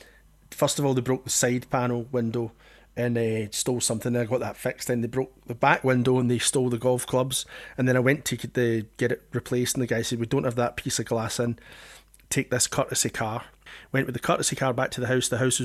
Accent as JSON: {"language": "English", "town": "Milton", "region": "Scotland", "country": "United Kingdom", "tie": "born or raised there", "said": "When I was growing up in Milton, the Evening Times ran the headline that Milton was the European capital of car theft."}